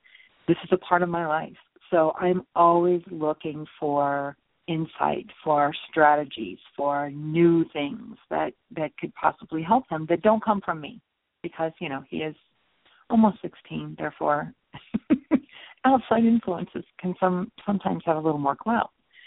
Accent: Ohio, United States; One in my home state of Ohio

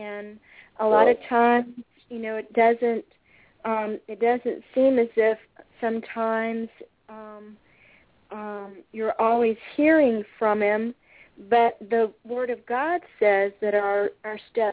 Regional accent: Birmingham, Alabama, United States; I'm from Birmingham, Alabama.

